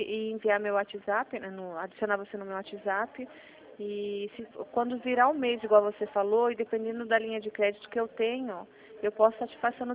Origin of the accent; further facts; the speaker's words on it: Sorocaba, São Paulo, Brazil; Eu sou do interior paulista, eu sou de Sorocaba.